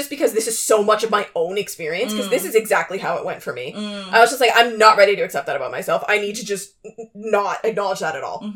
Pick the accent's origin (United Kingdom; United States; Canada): Canada; so I'm, we're both Canadian.